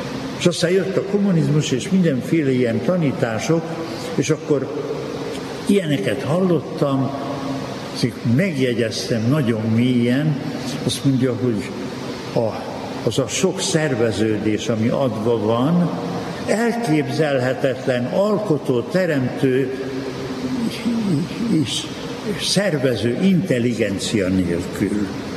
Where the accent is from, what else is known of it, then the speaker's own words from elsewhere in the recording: Almásfüzitő, Komárom-Esztergom, Hungary; born there; ott Almásfüzitőn, ahol születtem, ott a papbácsik minden vasárnap jött ki a szomszéd faluból, kis település, gyártelep az a Füzitő